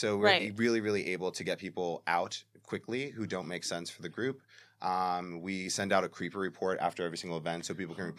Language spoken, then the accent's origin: English; Bronx, New York, United States; Like, I'm Puerto Rican. I'm from the Bronx.